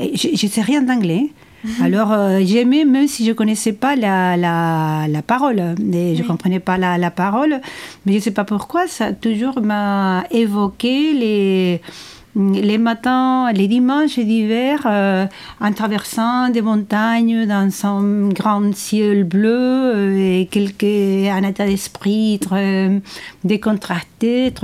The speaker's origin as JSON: {"language": "French", "town": "Cadiz", "region": "Andalusia", "country": "Spain", "second_language": "French", "said": "j'ai 59 ans, je suis espagnole de Cadiz, du sud de l'Espagne."}